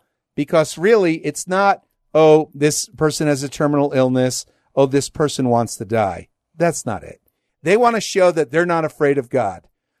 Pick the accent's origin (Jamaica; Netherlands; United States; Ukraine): United States; New Jersey; I'm from New Jersey. I don't know bulls from cows.